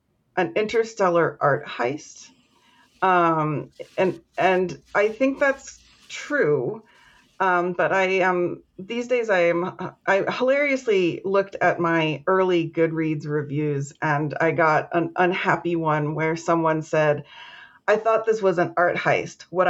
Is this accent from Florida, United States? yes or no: yes; Florida, United States; Yeah, I'm from Florida